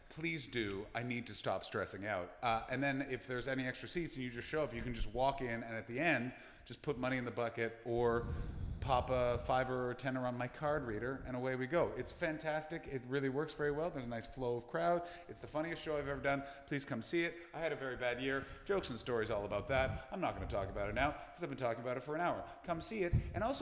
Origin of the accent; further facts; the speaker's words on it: Canada; although I'm Canadian